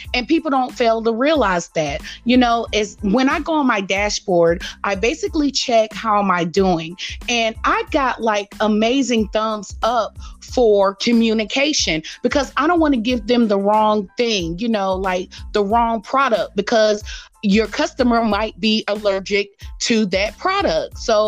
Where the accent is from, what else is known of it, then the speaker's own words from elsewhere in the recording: Raleigh, North Carolina, United States; And that's the hometown that I'm from. I'm from Raleigh, North Carolina.